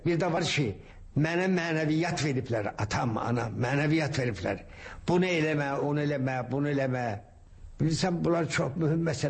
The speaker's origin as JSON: {"language": "Azerbaijani", "town": "Shaki", "country": "Azerbaijan", "tie": "born or raised there", "said": "Ben uşaqlıqda böyük həyətimiz vardı Şəkidə."}